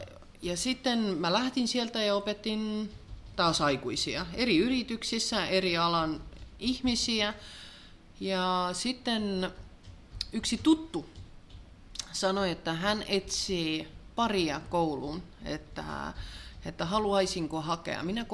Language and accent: Finnish; Tallinn, Harju County, Estonia; Finnish is a second language; Olen Tallinnasta, joo.